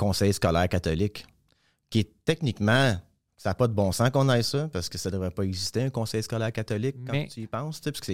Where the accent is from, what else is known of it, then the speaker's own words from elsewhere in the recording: Hawkesbury, Ontario, Canada; also born or lived in Montreal / Ottawa; Hawkesbury, je suis born and raised. J'ai habité un peu à Ottawa. Ça, je suis né à Montréal. Mais Hawkesbury, c'est, je dis tout le temps, comme ma maison